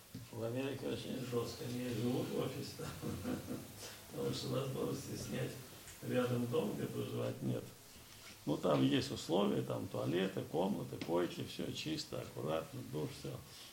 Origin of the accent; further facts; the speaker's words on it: Russia; когда узнал, что я сама из России